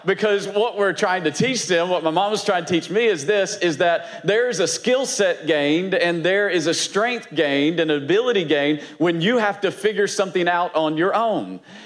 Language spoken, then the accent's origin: English; Virginia, United States; But we are from Virginia.